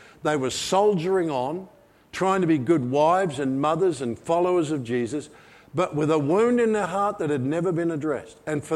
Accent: Australia; See, I'm an Australian.

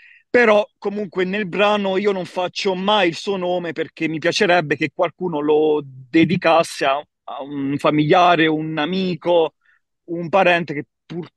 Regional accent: Pescara, Abruzzo, Italy; io attualmente ho 21 anni, principalmente vengo da Pescara

